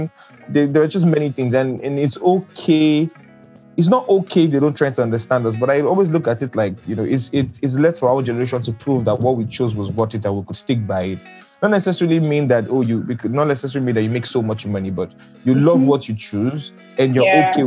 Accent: Nigeria; I'm Nigerian, so I love stupid comedy.

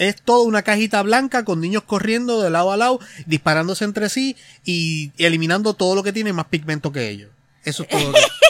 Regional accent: Puerto Rico; Nosotros somos nativos de Puerto Rico.

